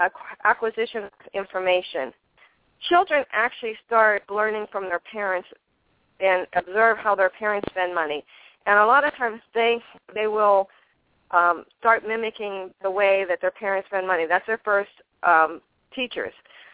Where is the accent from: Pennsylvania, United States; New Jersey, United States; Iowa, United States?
Pennsylvania, United States; Pittsburgh; Now, I come from Pittsburgh. We were a very strong union area